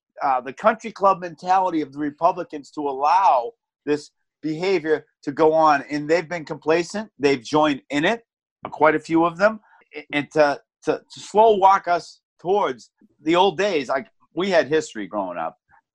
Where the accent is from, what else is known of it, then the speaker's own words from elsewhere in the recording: Boston, Massachusetts, United States; now in New Hampshire, United States; Well, I grew up in Boston, which was you have to you go through various hoops to get a gun in Boston.